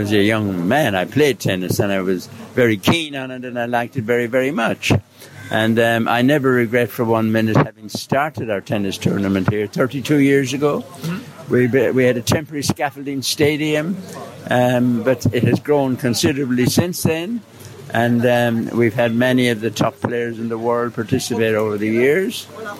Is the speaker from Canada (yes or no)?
no; Ireland; accent: Irish; And with my Irish accent, you'll recognize the duty-free industry in the world started at Shannon Airport in Ireland